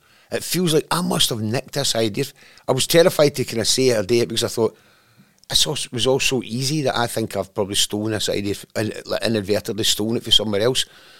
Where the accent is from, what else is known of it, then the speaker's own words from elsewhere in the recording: Cumnock, Scotland, United Kingdom; I wrote this about my hometown at the time, and a place I was born in and spent half my life in on and off over the years. I moved away when I was 5, and I moved back when I was 27 or something, brought my son up there.